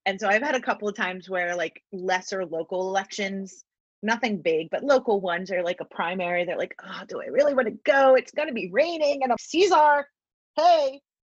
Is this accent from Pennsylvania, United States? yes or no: yes; Philadelphia, Pennsylvania, United States; So as a Philadelphian, I'm just like, maybe.